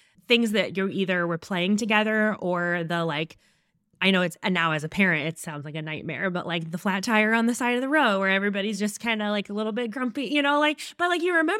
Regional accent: Midwest, United States; I'm from the Midwest, so it's never fly.

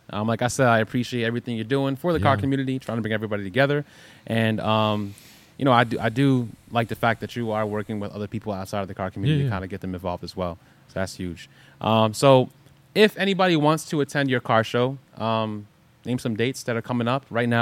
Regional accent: New York, United States; I'm from New York.

